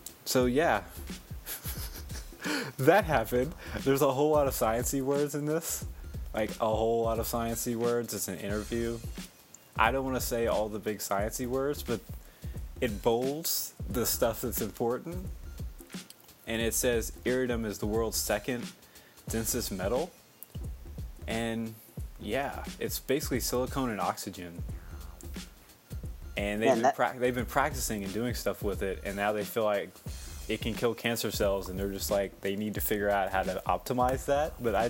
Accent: Oklahoma, United States; which I probably mispronounced because we're from Oklahoma and we can't pronounce anything.

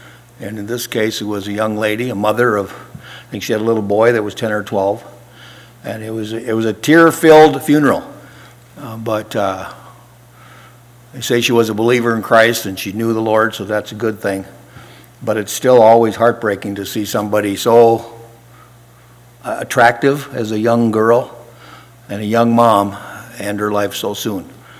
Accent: United States; I was raised in America, I love America, I love the flag

